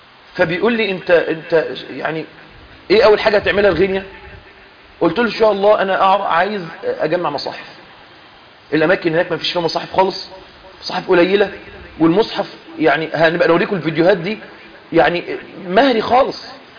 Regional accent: Mansoura, Dakahlia, Egypt; انا دلوقتي من المنصوره، فاحنا واخدين اكل معانا واحنا طالعين من المنصوره

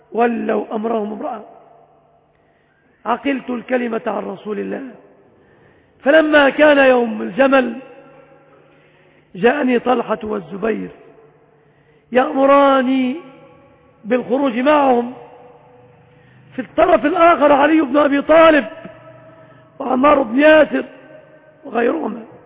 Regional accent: Egypt; بلادنا مصر

